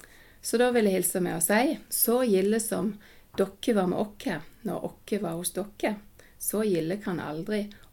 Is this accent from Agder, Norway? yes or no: yes; Flekkefjord, Agder, Norway; 47 år, og jeg vil fortelle litt på min dialekt. Flekkefjord en liten by mellom Oslo, nei, Stavanger og Kristiansand. Og vi har en litt spesiell dialekt her på kysten.